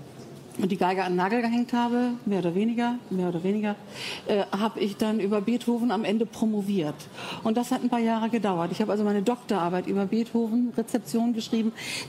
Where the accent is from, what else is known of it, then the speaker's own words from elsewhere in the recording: Bonn, North Rhine-Westphalia, Germany; Als ich klein war, als ich Kind war, bin ich in Bonn zur Schule gegangen, Kindergarten und groß geworden. Bonn ist die Beethovenstadt.